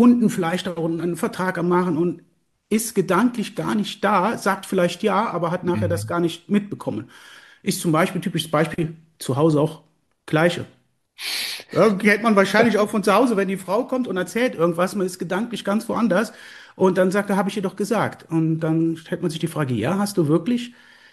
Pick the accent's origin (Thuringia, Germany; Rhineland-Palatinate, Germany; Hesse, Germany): Rhineland-Palatinate, Germany; Schalkenmehren; ich komme hier aus der wunderschönen Vulkaneifel, aus Schalkenmähren, dem zweitschönsten Ort in der Vulkaneifel.